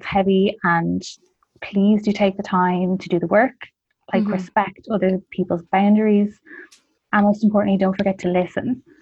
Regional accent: Ireland; And I know for myself and Katie, as two Irish white women, honestly, we can't even begin to imagine how this must feel

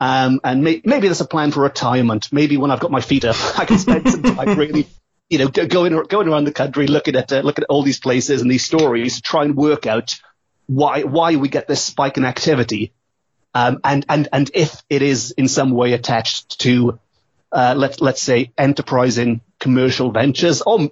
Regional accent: Port Talbot, Wales, United Kingdom; I grew up in Port Talbot, not far from the pub.

